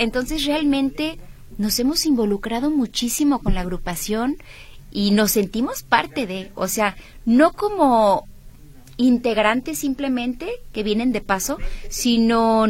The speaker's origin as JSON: {"language": "Spanish", "town": "Guadalajara", "region": "Jalisco", "country": "Mexico", "said": "Los dos somos de Guadalajara."}